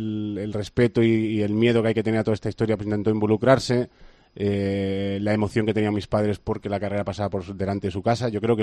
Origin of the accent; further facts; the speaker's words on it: Mos, Galicia, Spain; Sí, sí, yo soy natural de Mos. Yo nací en Mos.